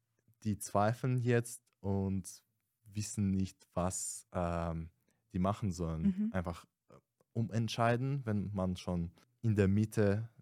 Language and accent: German; Kazakhstan; German is a second language; aber ich komme aus Kasachstan und da ist es so, dass man schon bei 22 geheiratet werden muss